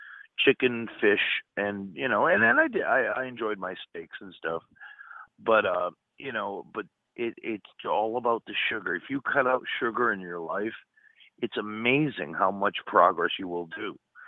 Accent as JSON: {"language": "English", "town": "Waterbury", "region": "Connecticut", "country": "United States", "said": "And I'm from Waterbury, Connecticut, so we're still getting some crazy winds over here."}